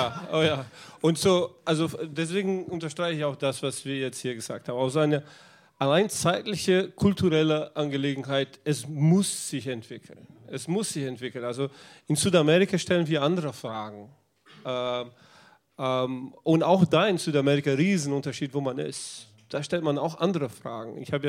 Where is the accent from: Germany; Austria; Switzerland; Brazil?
Brazil; die Theologie, mit der ich aufgewachsen bin in Brasilien.